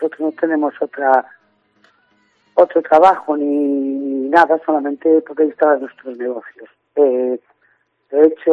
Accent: Ferrol, Galicia, Spain; Nosotros somos 12 familias de Ferrol y comarca

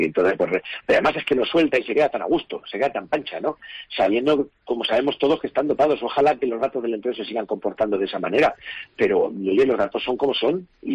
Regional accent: Valdepeñas, Castilla-La Mancha, Spain; hay muchísimos sitios en mi pueblo, en Valdepeñas, en Ciudad Real, en toda la provincia, en todos los pueblos

